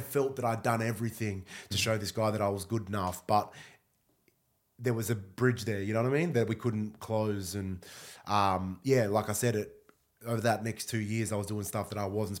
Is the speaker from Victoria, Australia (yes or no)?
yes; Melbourne, Victoria, Australia; I became the first Melbourne kid ever to play for the club.